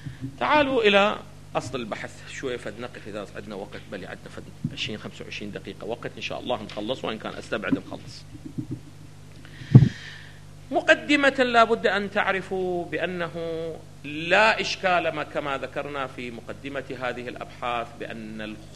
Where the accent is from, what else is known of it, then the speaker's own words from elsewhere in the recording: Iraq; الجرجير أو الرشاد اللي عندنا في العراق